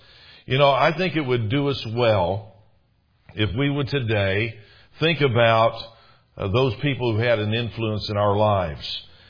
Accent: United States; now in Canada; since we're originally from the States, don't hold that against me now, but we'd be out fishing there in Pointe du Bois

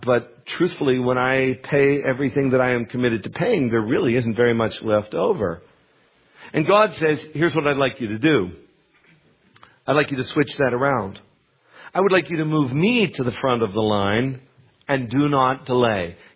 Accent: Pennsylvania, United States; Growing up in Western Pennsylvania, when I grew up, we did not have a lot of surplus cash.

